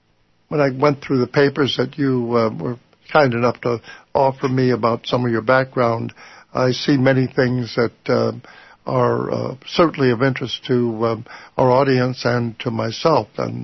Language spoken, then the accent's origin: English; New York, United States; I'm originally a New Yorker, and it took me many, many years to think of Chicago as being back east.